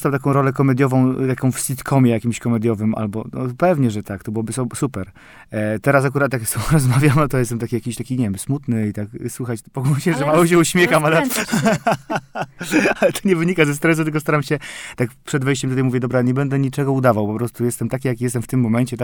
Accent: Szczecin, West Pomeranian Voivodeship, Poland; bo ja w ogóle pochodzę ze Szczecina.

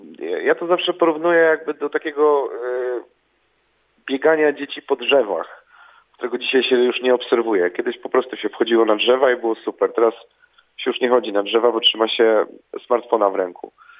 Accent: Sosnowiec, Silesian Voivodeship, Poland; ja jestem z Zagłębia Dąbrowskiego, z Sosnowca.

